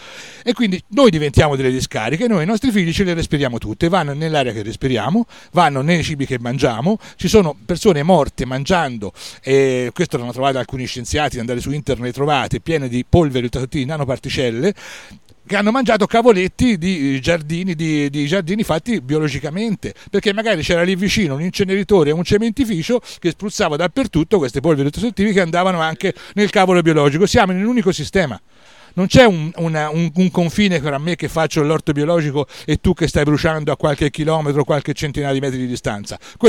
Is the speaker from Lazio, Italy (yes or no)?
no; Tuscany, Italy; io vengo dalla Toscana, sono presidente dell'ISDE di Grosseto, ora mi occupo anche di coordinare il Centro Italia, perché passo gran parte del tempo a Roma da qualche mese.